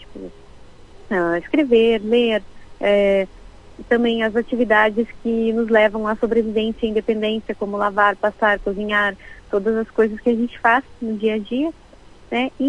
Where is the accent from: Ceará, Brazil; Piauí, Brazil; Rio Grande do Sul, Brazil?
Rio Grande do Sul, Brazil; Cruz Alta; eu não sou natural de Caxias, eu sou natural da cidade interiorana de Cruz Alta, aqui no Rio Grande do Sul, e eu sou portadora de cegueira congênita. Eu sou cega desde nascença.